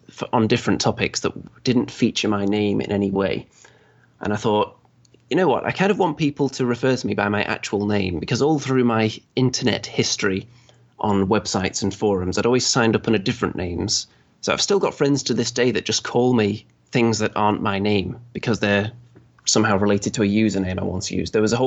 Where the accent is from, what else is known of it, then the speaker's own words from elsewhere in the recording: Manchester, North West England, United Kingdom; Well, I am from Manchester, England. Although my accent, people can't often place it